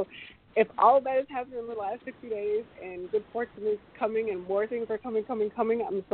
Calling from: Deerfield Beach, Florida, United States; Yes. And I am calling from Deerfield Beach, Florida.

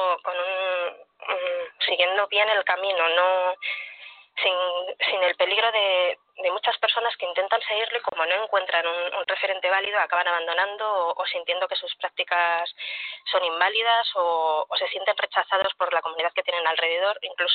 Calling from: Cantabria, Spain; Hola, buenos días desde Cantabria.

